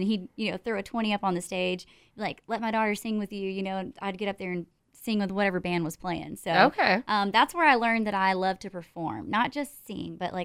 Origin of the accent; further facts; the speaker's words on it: Emory, Texas, United States; Yes, I'm from East Texas. I'm from a really small town called Emory, Texas, which is like in the middle of nowhere.